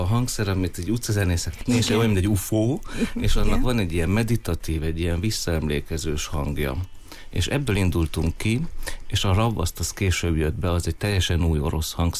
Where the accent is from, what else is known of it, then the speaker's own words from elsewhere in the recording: Odorheiu Secuiesc, Harghita, Romania; az én életemben udvarhelyiként